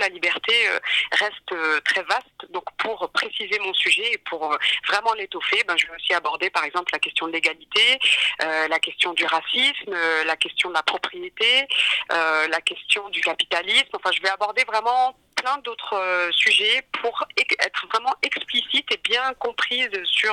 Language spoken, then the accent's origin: French; France; born there; Donc moi, par exemple, je suis née en France dans les années 80.